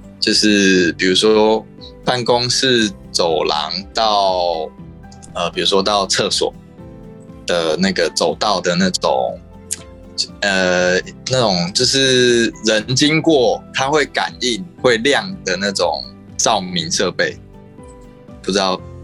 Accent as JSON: {"language": "Chinese", "country": "Taiwan", "said": "像我们台湾人的第一个想到说啊，我要赶快去跟柜台反应"}